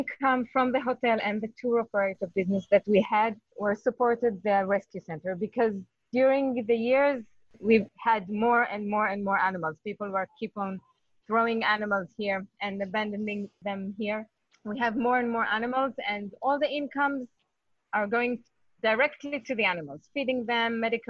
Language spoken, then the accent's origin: English; Israel; moved away as an adult; We came from Israel 16 years ago with our pets, and our goal was to have an animal-friendly zone, to be vegetarian or vegan